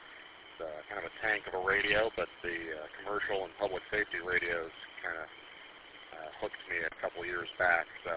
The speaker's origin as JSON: {"language": "English", "town": "Indianapolis", "region": "Indiana", "country": "United States", "tie": "born or raised there", "said": "I grew up in Indianapolis, and when we'd come up here to Michigan, we'd always come up I-69"}